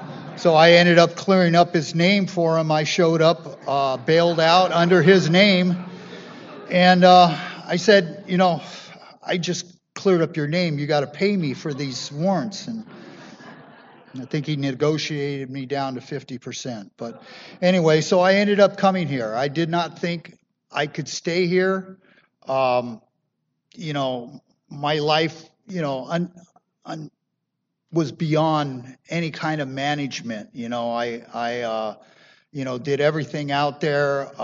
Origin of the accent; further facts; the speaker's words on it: Columbus, Ohio, United States; born there; My claim to fame, I was born in Columbus, Ohio on Columbus Day. My parents were married on Columbus Day. Italian American.